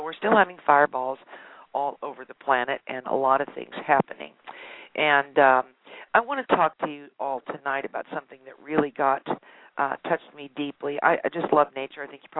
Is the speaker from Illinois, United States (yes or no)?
yes; Illinois, United States; Now, I'm from Illinois originally, so I'm somewhat distressed at many of the news items that I bring up on the program that are about my home state